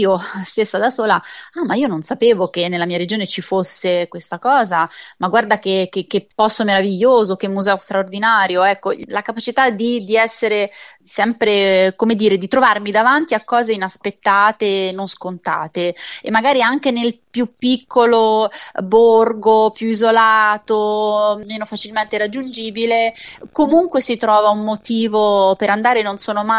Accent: Marche, Italy; che sono marchigiana e che quindi la vivo tutti i giorni

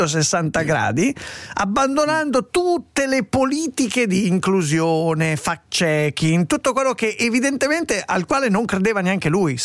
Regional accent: Tuscany, Italy; Io da Toscana

